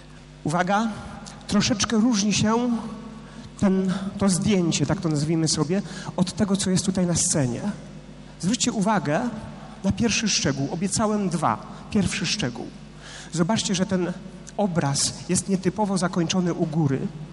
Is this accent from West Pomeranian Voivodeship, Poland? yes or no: no; Mikorzyn, Greater Poland Voivodeship, Poland; chodziłem do szkoły w Kępnie, bo ja jestem z tej ziemi. … Pochodzę z Mikorzyna rodem. Pracuję teraz w Kostowie.